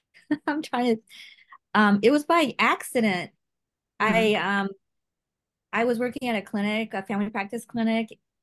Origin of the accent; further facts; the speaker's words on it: Indiana, United States; I know, people look at me and they're like, where are you from? I say Indiana. Yeah, that's where I'm from.